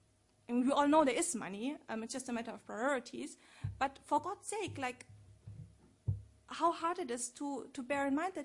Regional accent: Germany; now in United Kingdom; I come from Germany. In Germany, we have family allowances for when you get a fellowship.

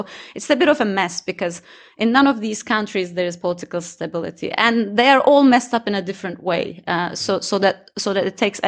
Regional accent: Turkey; moved away as an adult; also born or lived in Sweden; I was born and raised in Turkey, but I've spent a big chunk of my adult life in Sweden.

